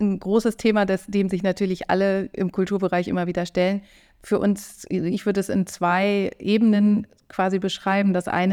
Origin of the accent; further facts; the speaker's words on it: Plön, Schleswig-Holstein, Germany; Ich komme tatsächlich ursprünglich aus Plön. Da lebe ich inzwischen auch wieder. Ich war dann, hatte eine Station in Eutin am Schloss, in der Tat. Habe aber verschiedene Stationen im kulturellen Bereich durchlaufen. Habe in Hildesheim und Berlin studiert, in Lüneburg promoviert.